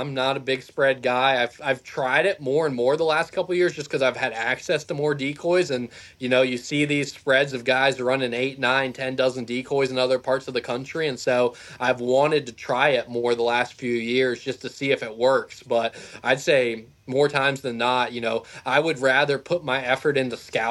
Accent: Virginia, United States; I think just growing up in Virginia, cutting my teeth in the places I did, a swamp will always hold a really, really special place in my heart.

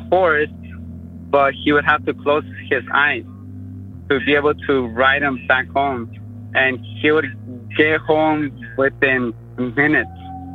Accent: Boardman, Oregon, United States; And I'm from Boardman, Oregon.

